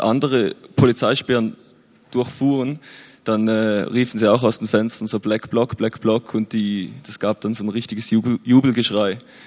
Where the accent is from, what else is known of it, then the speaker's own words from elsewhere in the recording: Thurgau, Switzerland; wir kommen alle aus dem Thurgau, also das ist im Nordosten der Schweiz.